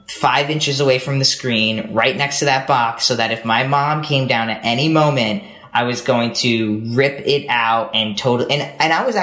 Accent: Long Island, New York, United States; I went to a gay pride in New York City because I grew up on Long Island

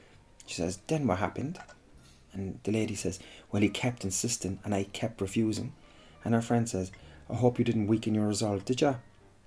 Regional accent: Munster, Ireland; accent: Irish; Yeah, well, I'm Irish, yeah. You can hear it in my accent when I talk. I'm an Irishman from West Cork.

